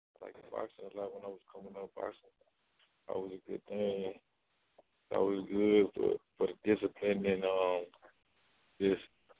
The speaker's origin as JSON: {"language": "English", "town": "Pine Bluff", "region": "Arkansas", "country": "United States", "tie": "born or raised there", "said": "bad, but it's still home, though."}